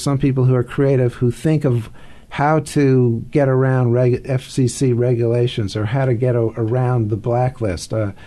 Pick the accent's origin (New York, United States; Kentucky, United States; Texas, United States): New York, United States; Long Island; I grew up on Long Island. I was a teenage beatnik.